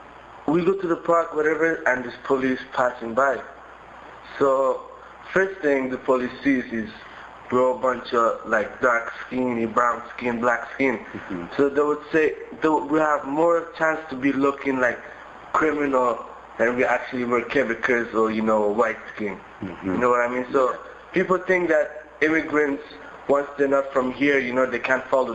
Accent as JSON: {"language": "English", "country": "Morocco", "said": "I'm from Morocco. Mm-hmm. I'm Arab."}